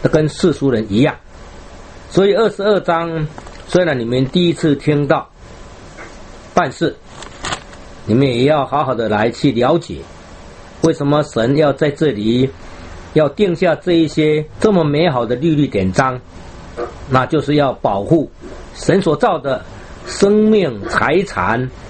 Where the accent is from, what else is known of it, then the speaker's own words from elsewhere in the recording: Taiwan; 我们台湾话叫做无大无水